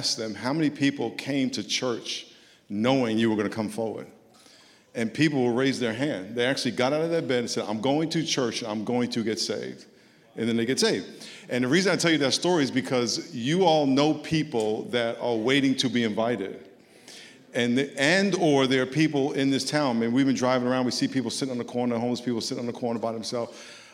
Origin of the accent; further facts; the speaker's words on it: New York, United States; I grew up in New York. I had a dream to play in the NFL